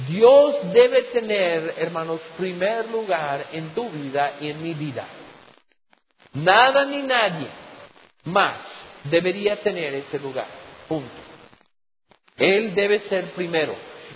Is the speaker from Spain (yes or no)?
no; United States; Dependemos, algunos, especialmente en los Estados Unidos, en mi país, hay muchos que dependen del gobierno.